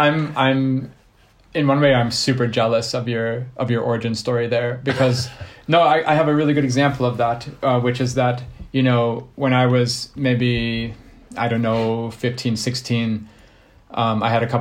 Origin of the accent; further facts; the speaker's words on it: Ohio, United States; And I come from Ohio. So I painted my fingernails when I was like 16 or 17, because I had this idea of like, oh, yeah, this is just how it is in Ohio.